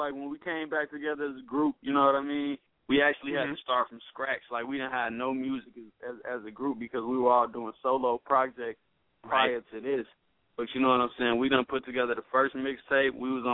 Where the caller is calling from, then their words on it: Gary, Indiana, United States; We're calling from Gary, Indiana right now, 219.